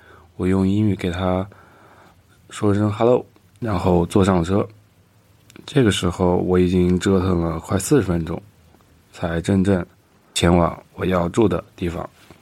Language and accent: Chinese; China; 我说 I'm from China。